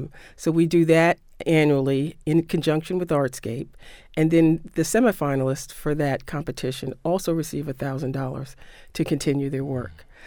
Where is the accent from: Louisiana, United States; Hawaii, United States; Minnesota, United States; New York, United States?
New York, United States; New York City; I grew up in New York City, and she was the kind of mother who would bundle her three little girls and get us on the train and take us into Manhattan